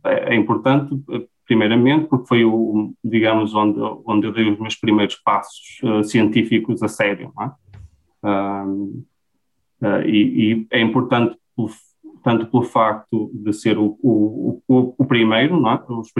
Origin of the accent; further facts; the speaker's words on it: Vieira do Minho, Braga, Portugal; E eu sou de Vieira do Minho, portanto, a 30 km de Braga